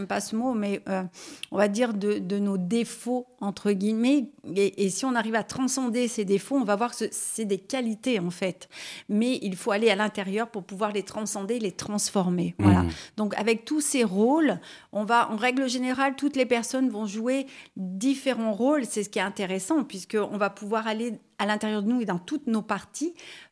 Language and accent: French; Auvergne-Rhône-Alpes, France; parce que moi je suis de l'Isère, comme les personnes le savent ou pas, mais je viens régulièrement sur Avignon